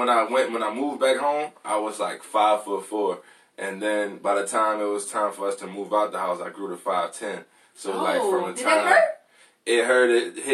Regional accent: New Orleans, Louisiana, United States; you know, I'm from New Orleans, so after Hurricane Katrina, we moved back home, and everybody was staying in FEMA trailers

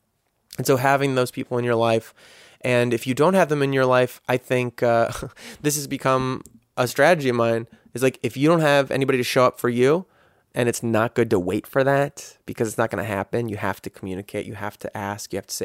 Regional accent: United States; as a guy growing up in America, we kind of learn to show our love through meanness.

